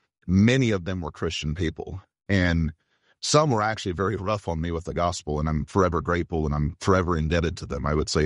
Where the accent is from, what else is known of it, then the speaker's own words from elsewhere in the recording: Georgia, United States; I grew up mostly in Georgia. Moved around a lot of places, but Georgia's where I would call home, although I now live in Virginia.